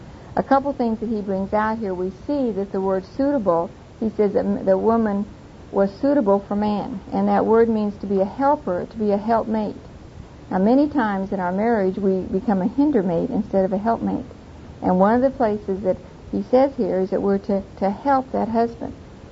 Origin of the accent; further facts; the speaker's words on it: Oklahoma City, Oklahoma, United States; from Oklahoma City, and tonight we're going to be talking about the role of the wife.